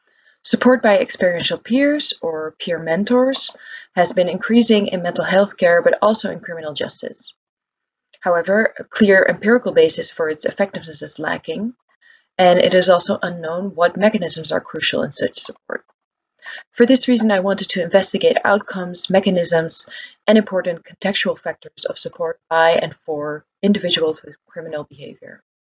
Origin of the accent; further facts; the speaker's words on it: Netherlands; English is a second language; I'm a researcher from the Netherlands.